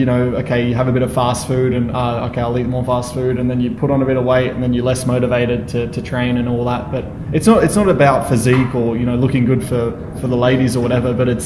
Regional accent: Perth, Western Australia, Australia; growing up in Perth, for example, like we always had pretty good weather. You grow up close to the beach.

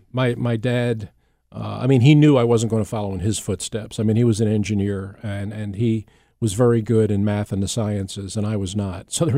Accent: Folsom, Pennsylvania, United States; born or raised there; also born or lived in Philadelphia

